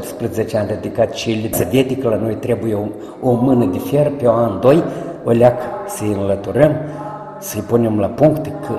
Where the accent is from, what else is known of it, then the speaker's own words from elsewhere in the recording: Largă, Briceni District, Moldova; Eu știu aici din satul meu natal largă.